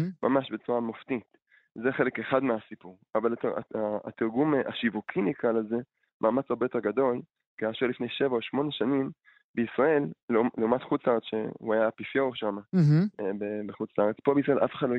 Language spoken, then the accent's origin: Hebrew; England, United Kingdom; now in Israel; נכון, אני גדלתי באנגליה, וזכיתי לעלות לארץ